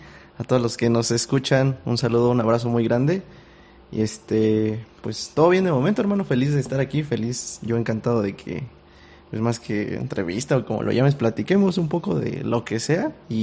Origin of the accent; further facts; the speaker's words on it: Atlacomulco, State of Mexico, Mexico; no sé si lo había mencionado yo, soy de Atlacomulco